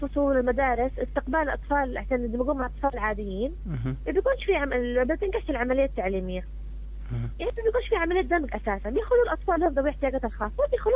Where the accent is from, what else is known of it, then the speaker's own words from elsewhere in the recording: Yemen; خصوصا عندنا في اليمن ما عندهمش خطة تعليمية